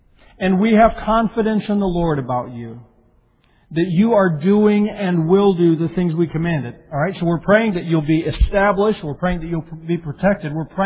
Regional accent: Colorado, United States; I grew up in Colorado, and it's so dry. It's very arid.

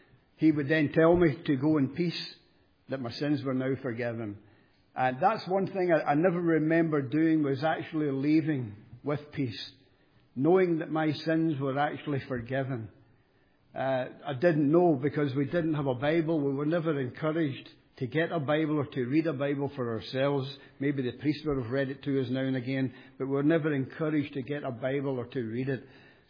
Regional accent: Scotland, United Kingdom; I was brought up in Jonah, not far from Glasgow, into a Roman Catholic family.

